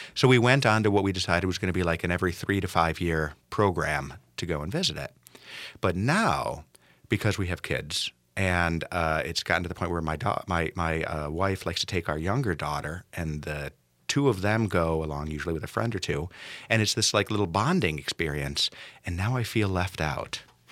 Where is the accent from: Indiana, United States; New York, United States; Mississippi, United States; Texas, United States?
New York, United States; Buffalo; when my wife and I moved to Minnesota, and we're from New York State. She's from New York City. I'm from Buffalo, New York.